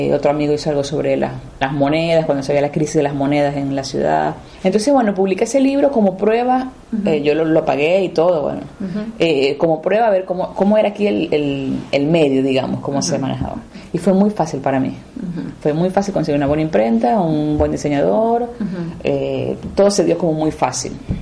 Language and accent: Spanish; Maracaibo, Zulia, Venezuela; de Maracaibo, que es la ciudad donde yo soy, claro, de Venezuela